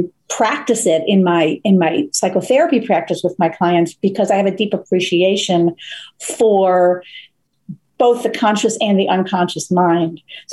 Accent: Buffalo, New York, United States; now in Boston, United States; I'm from Buffalo, New York originally. Mm-hmm. And then when I came back to the States, I moved to Boston, where I live now.

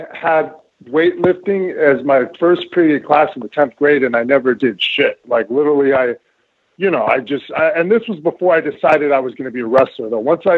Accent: Santa Monica, California, United States; I was born and raised in Santa Monica and that whole area.

